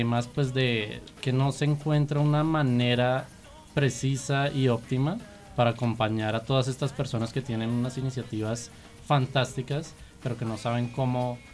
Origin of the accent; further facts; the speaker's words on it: Bogotá, Colombia; Bueno, yo soy bogotano, yo soy ingeniero industrial de base.